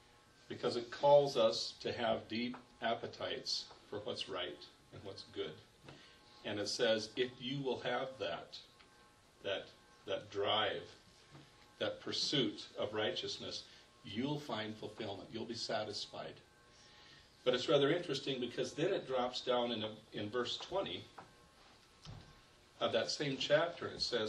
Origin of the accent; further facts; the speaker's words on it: South Dakota, United States; When I was born there in South Dakota. Never lived outside of the state of South Dakota, so that's where I'm